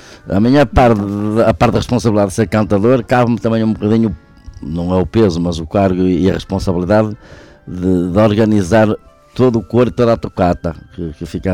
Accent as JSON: {"language": "Portuguese", "town": "Vila Verde", "region": "Braga", "country": "Portugal", "tie": "born or raised there", "said": "eu sou natural de Vila Verde, comecei no rancho infantil de Vila Verde, tinha só 5 ou 6 anos"}